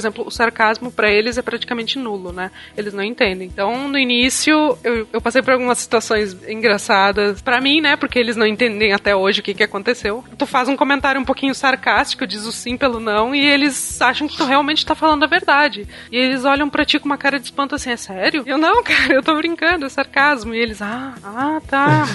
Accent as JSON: {"language": "Portuguese", "country": "Brazil", "said": "eu precisaria de um número muito menor de documentação do que a que eu fiz, né, como brasileira."}